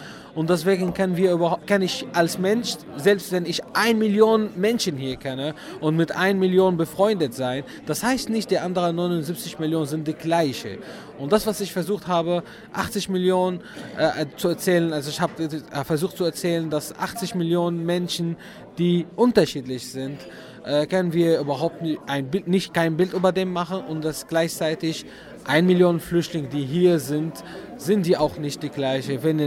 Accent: Syria; German is a second language; now in Berlin, Germany; ich komme aus Syrien, wohne hier in, also ich wohne in Berlin, nicht in Stuttgart, aber ich wohne in Deutschland seit 3,5 Jahren.

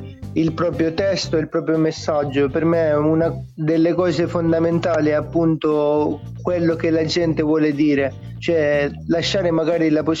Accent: Piedmont, Italy; now in Paternò, Italy; ora come ora mi trovo a Catania, Paternò, luogo di nascita, sono piemontese

